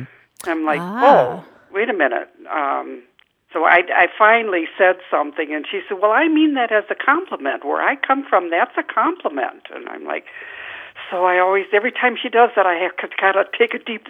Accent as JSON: {"language": "English", "region": "Wisconsin", "country": "United States", "said": "And my friend is from Pennsylvania, and I'm from Wisconsin, so I don't know if that's part of the difference."}